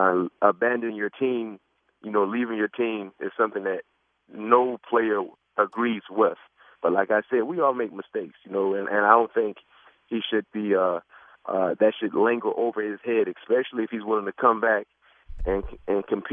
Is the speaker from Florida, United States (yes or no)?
yes; Florida, United States; we have Florida ties. We're both from the South Florida area.